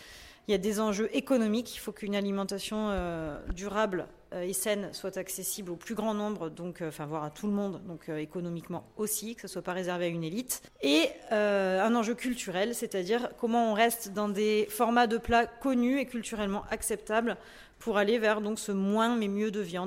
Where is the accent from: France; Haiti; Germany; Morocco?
France; Provence-Alpes-Côte d'Azur; Alors, je viens moi-même des Alpes de Haute-Provence.